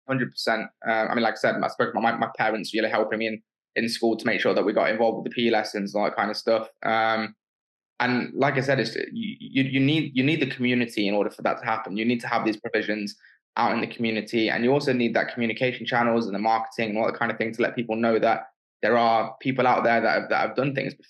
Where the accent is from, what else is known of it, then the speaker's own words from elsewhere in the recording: Nottingham, East Midlands, United Kingdom; I'm from Nottingham, born and raised here in the city.